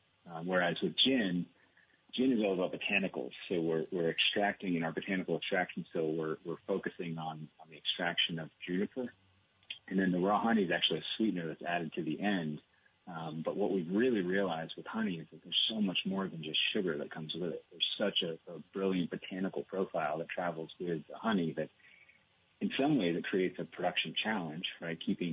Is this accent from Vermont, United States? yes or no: yes; Plainfield, Vermont, United States; I grew up in Plainfield, Vermont, and you know, Richard and Sally, the Cape Farm, I mean, they're kind of agricultural superheroes in my book.